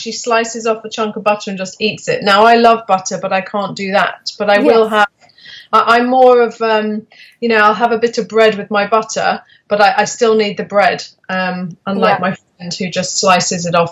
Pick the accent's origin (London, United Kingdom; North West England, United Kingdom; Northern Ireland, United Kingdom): London, United Kingdom; also born or lived in Lancashire; I live in London. I was born in London. I lived up north in Lancashire for the first kind of 10 years of my life. But then after that, I resettled down here. Oh. So I live in North London.